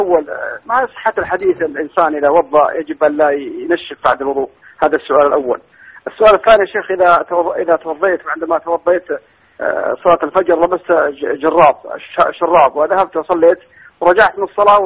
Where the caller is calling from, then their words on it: Algeria; أخي أنا من الجزائر